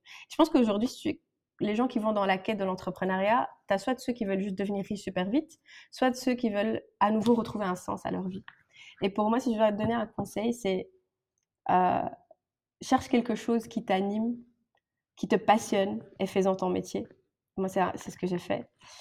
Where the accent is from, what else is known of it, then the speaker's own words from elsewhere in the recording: Morocco; moi et mon associée, on est toutes les deux ici des femmes africaines. Moi je suis marocaine